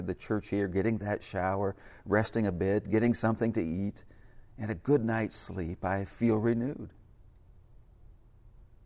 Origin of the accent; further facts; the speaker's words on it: South Bend, Indiana, United States; I'm from South Bend, Indiana